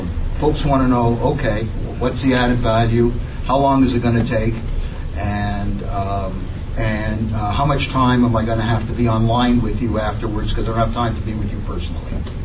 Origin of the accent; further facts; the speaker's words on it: Canada; born there; given that I was born in Canada, and of course, I'm a member of the British Empire